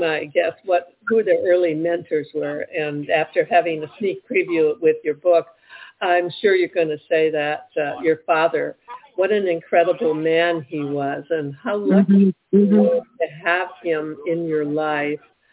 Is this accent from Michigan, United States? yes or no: yes; Detroit, Michigan, United States; I grew up in Detroit, Michigan, and on the corner of our street, there was a large funeral home